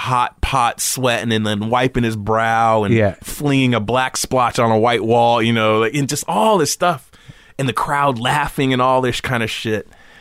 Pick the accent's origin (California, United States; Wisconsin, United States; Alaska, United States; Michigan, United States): California, United States; growing up in California, you yeah. know, having a lemon tree in the backyard